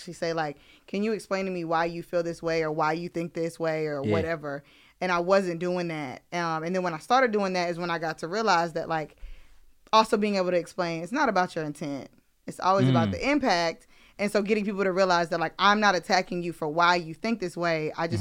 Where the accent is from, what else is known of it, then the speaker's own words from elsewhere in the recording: Durham, North Carolina, United States; I'm not from East Durham, so. But I'm from Northern Durham, closer to the county.